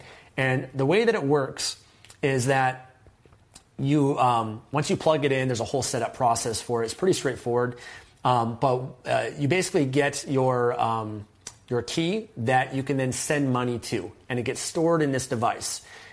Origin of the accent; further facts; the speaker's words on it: Canada; So CoinSquare is what I used to sell as a Canadian, because I can link that.